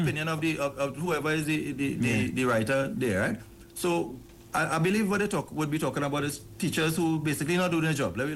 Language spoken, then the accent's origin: English; Wallerfield, Trinidad & Tobago; I come from an agricultural background. I grew up in Wallerfield. Right? It's a farming area.